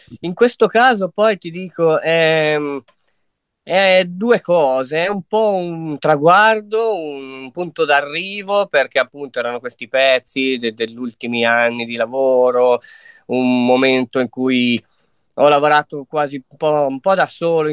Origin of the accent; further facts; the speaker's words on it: Locarno, Ticino, Switzerland; sono nato a Locarno, tuttora vivo a Locarno